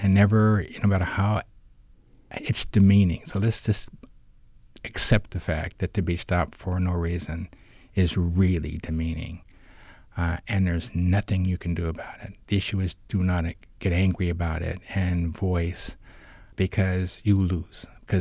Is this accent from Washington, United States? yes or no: yes; Spokane, Washington, United States; I grew up in Spokane. It happened to people.